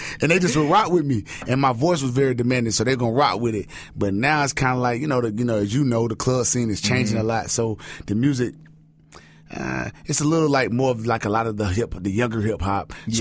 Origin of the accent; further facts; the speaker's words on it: Greenville, South Carolina, United States; I'm from Greenville, South Carolina. I'm right here in the upstate, man, where I'm from, right here in the upstate.